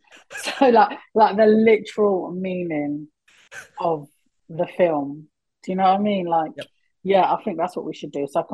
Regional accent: United Kingdom; you're right, I'm not English, but I am British. This is my home and this is my identity.

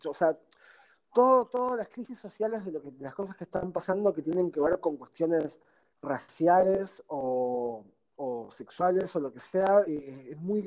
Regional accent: Argentina; Es como en Argentina nosotros usamos la palabra villero

